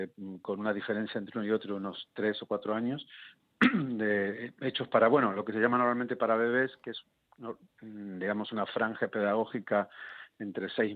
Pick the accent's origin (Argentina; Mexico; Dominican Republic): Argentina; yo estudiaba en Buenos Aires, yo soy argentino, estudiaba composición coreográfica